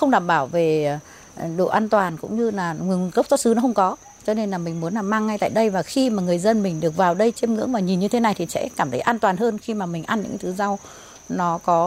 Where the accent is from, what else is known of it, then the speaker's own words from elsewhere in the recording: Yên Bái, Vietnam; mình rất là muốn mang cái mô hình đó để về Yên Bái để mình thử nghiệm tại cái quê hương của mình.